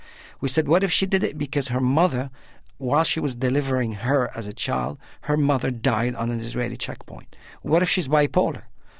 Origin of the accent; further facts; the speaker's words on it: Beirut, Beirut Governorate, Lebanon; moved away as an adult; now in United States; I grew up in Beirut. I lived through many battles. The 1973, I was young, and 1982, the Israeli invasions, and 2006 between Hezbollah and Israel. And before I emigrated to the States in 83